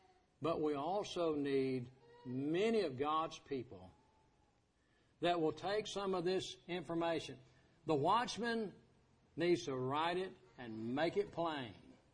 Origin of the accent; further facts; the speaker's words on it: the South, United States; Well, here, I'm from the South. My home was not far away. I was in a relatively good, I use that word relative, but relatively good Southern Baptist church.